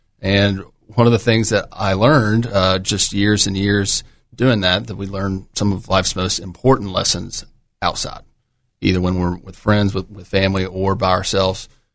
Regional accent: Scott, Arkansas, United States; I grew up in Scott, Arkansas.

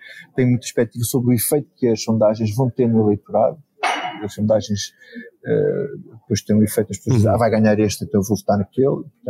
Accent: Grândola, Setúbal, Portugal; Uma das freguesias da minha terra em Grândola

